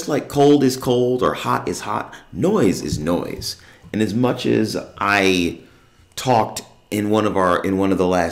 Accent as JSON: {"language": "English", "region": "New Jersey", "country": "United States", "moved": "as an adult", "lives_now": "North Texas, United States", "said": "I live in North Texas, and I've lived here for almost 20 years now. I moved from New Jersey."}